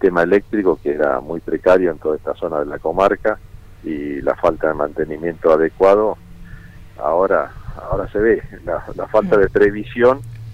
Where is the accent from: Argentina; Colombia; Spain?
Argentina; Trevelin, Chubut; yo soy de Trevelin